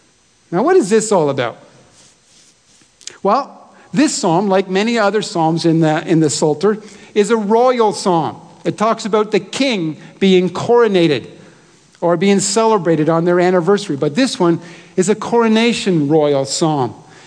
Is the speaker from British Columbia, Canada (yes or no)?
yes; British Columbia, Canada; We would be embarrassed as British Columbians to call it a mountain.